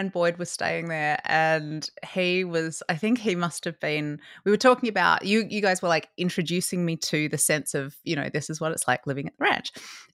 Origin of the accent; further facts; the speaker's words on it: Australia; you know, I'm from Australia and we are an uncouth people.